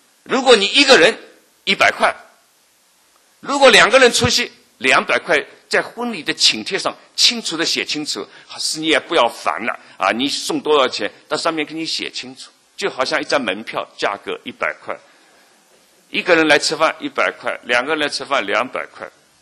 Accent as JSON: {"language": "Chinese", "country": "China", "said": "我们中国是礼义之邦嘛，我们中国人"}